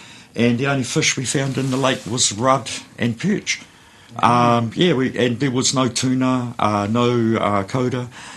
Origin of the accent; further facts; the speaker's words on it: Wellington, New Zealand; I grew up in the Wairarapa. I'm from the South Wairarapa.